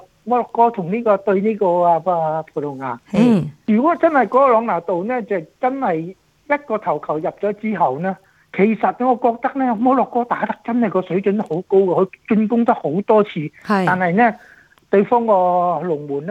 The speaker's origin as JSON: {"language": "Cantonese", "country": "Australia", "said": "咁我身為澳洲人嘅，我當然係希望澳洲能夠取勝啦"}